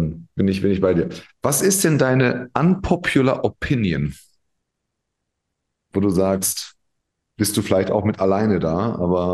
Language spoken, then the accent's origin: German; Turkey; Ich meine, ich bin selber Türke.